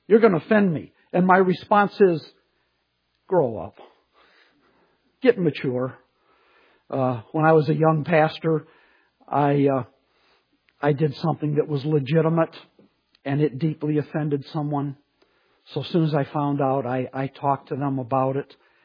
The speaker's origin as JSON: {"language": "English", "town": "Pontiac", "region": "Michigan", "country": "United States", "tie": "born or raised there", "said": "Well, I grew up in Sylvan Village outside Pontiac, going to the bowling alley."}